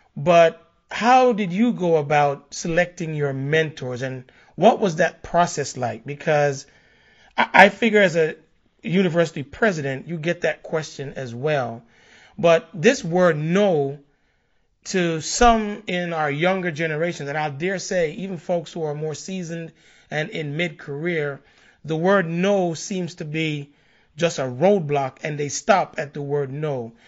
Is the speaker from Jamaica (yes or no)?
yes; Jamaica; what I experienced growing up in Jamaica.